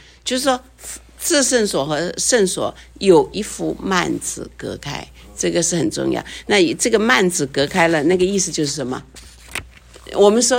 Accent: China; 我们中国人心底里边最想的哈是什么？天人合一

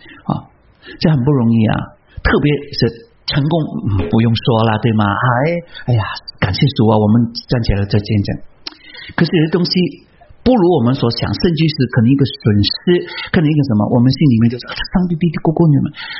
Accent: China; now in United States; 我现在录了美籍，可是我只想到中国，我们中国人就是这个样子的。

